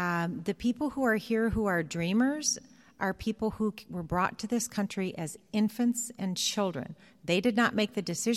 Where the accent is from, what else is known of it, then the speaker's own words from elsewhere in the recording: Oregon, United States; You know, I'm here from Oregon, and I happen to be a Democrat